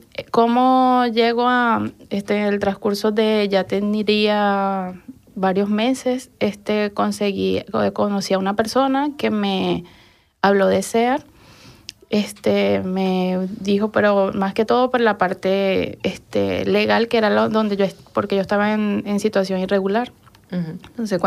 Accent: Miranda, Carabobo, Venezuela; now in Spain; soy de Venezuela, de un pueblo llamado Miranda, en el estado Carabobo. Uh-huh. En noviembre de este año tengo 2 años acá.

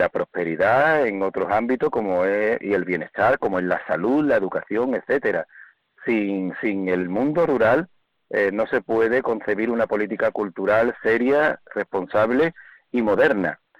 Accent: Andalusia, Spain; es inconcebible lo que nos constituye como andaluces.

